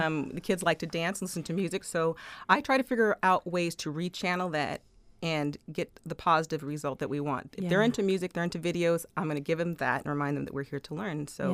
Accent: Anchorage, Alaska, United States; Yes, I was born and raised in Alaska. I'm a product of the Anchorage School District.

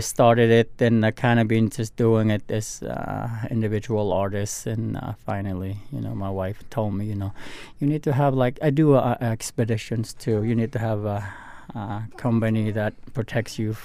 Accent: Greenland; English is a second language; moved away; When I moved from Greenland, you know, I was kind of wondering, what am I going to do here? English is my third language

